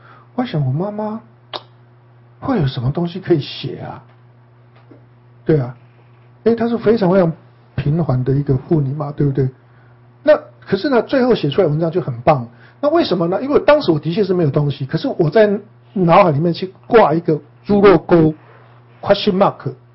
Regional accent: Taiwan; 就是说我们台湾人叫做“几没短几寸”啊

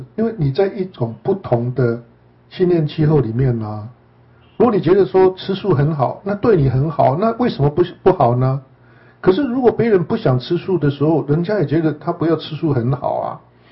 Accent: China; 比如说我们身为中国人，对不对？那我们有很多中国人的传统跟习俗啊

